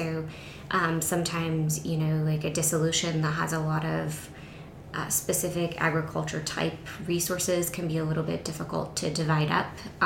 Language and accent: English; Wallowa, Oregon, United States; I grew up here in Wallawa, graduated from high school here, and then went off into the world and did a few things.